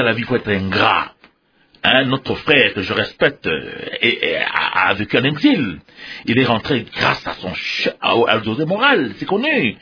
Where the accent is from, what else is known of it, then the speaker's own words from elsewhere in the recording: Basoko, Tshopo, DR Congo; La démission qui se fait ici, chez moi à Bassoko, par exemple